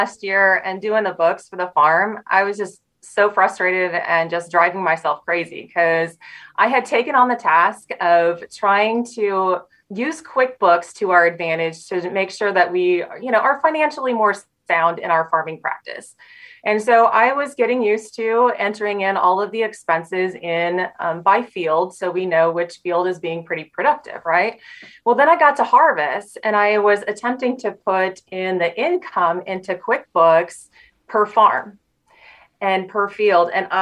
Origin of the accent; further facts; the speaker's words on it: Superior, Nebraska, United States; I'm from Superior, Nebraska. I am a mom of 6, and I'm a farmer's wife